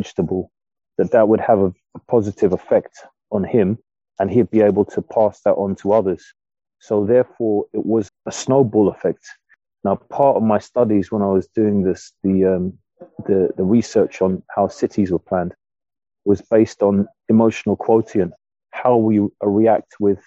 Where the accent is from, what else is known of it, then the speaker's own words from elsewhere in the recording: Streatham Hill, London, United Kingdom; also born or lived in Camberwell / Brixton; in Streatham Hill in Lambeth, Streatham Hill, and brought up in different parts, but born in Camberwell and raised in Streatham Hill and Brixton from very, very young. And so South London born and raised.